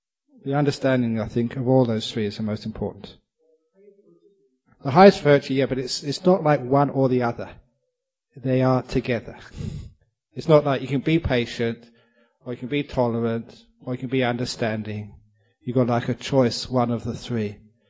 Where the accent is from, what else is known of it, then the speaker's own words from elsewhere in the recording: England, United Kingdom; born there; I am a monk. I was born in England. I'm 56 and a bit years old.